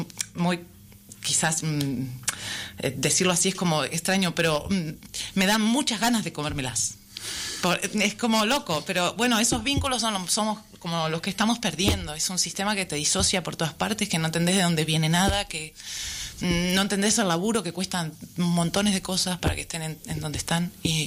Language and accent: Spanish; Uruguay; moved away; soy uruguaya, estoy muy llegada hace muy poquito a este sitio, hace un año y medio.